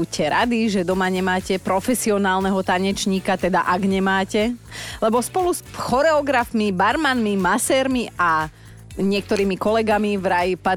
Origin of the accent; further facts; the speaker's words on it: Borovce, Trnava Region, Slovakia; Ja som si hneď predstavila u nás v Borovciach panoptikum na zabave hodovej.